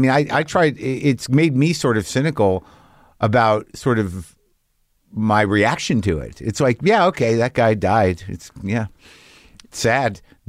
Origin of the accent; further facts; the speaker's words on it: Albuquerque, New Mexico, United States; Albuquerque.